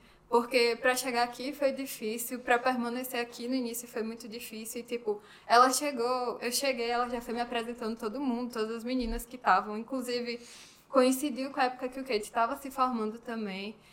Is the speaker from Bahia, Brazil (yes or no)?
yes; Bahia, Brazil; eu não sou daqui, eu sou da Bahia.